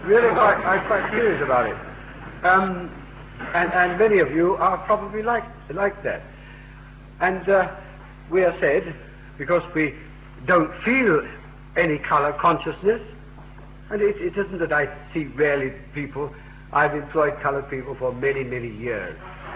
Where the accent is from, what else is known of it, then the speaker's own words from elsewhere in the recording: London, United Kingdom; born there; I was born in the East End of London, the descendants of some 20 generations